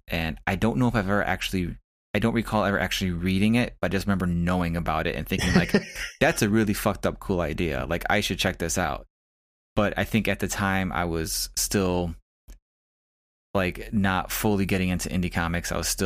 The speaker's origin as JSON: {"language": "English", "town": "Chicago", "region": "Illinois", "country": "United States", "tie": "born or raised there", "lives_now": "Waukegan, United States", "said": "Yeah, I mean, I was born and raised in Chicago"}